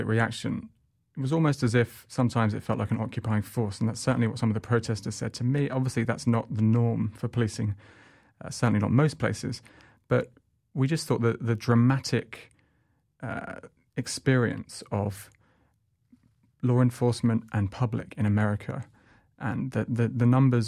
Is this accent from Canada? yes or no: no; United Kingdom; now in United States; as a Brit who's been here for about 5 years